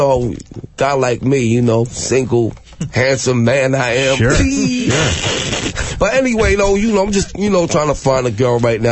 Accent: Roosevelt, New York, United States; also born or lived in Freeport; I grew up in Freeport in Roosevelt, Long Island.

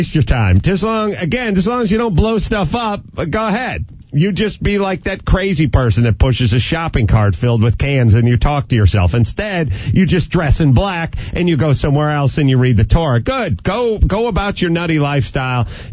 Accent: Wisconsin, United States; It's basically I grew up in Wisconsin. I'm a Packers fan.

